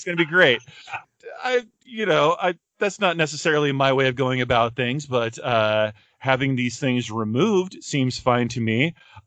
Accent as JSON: {"language": "English", "country": "United States", "said": "I am an American, and I understand that in football games"}